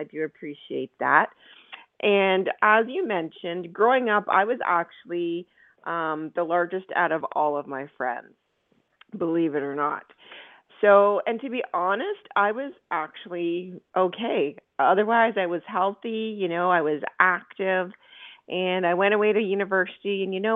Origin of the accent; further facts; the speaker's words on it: Ontario, Canada; I'm from Canada, so I was living in the Greater Toronto area.